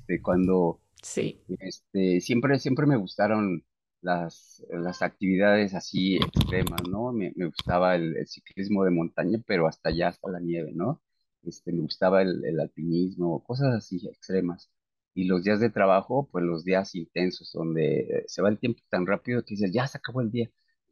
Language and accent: Spanish; Mexico; ¿para qué te cuento si somos mexicanos